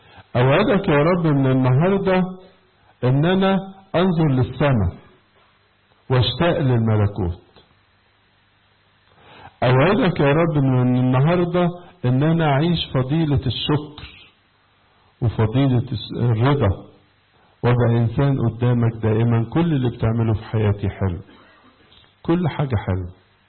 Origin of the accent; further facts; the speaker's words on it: Egypt; وزي ما قلت لكم امبارح أنا جايب لكم سلام كبير من مصر، كلها بتسلم عليكم والأمور كلها بتتحسن يوم عن يوم عندنا في مصر